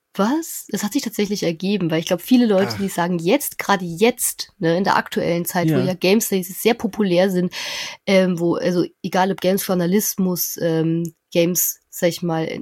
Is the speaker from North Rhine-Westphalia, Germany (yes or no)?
no; Bavaria, Germany; ich komme aus der Nähe von Nürnberg, 5 Häuser im Wald und da hört die Straße auf.